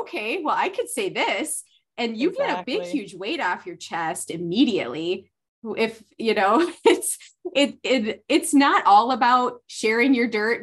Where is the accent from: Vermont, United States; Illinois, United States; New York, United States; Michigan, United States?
Michigan, United States; Midland; and then moved to my hometown. And I practiced medicine here for in Midland, Michigan for 15 years